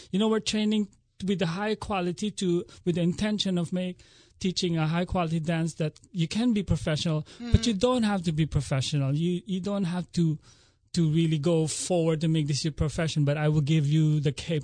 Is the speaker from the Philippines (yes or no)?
yes; Philippines; moved away as an adult; now in United States; I'm originally from the Philippines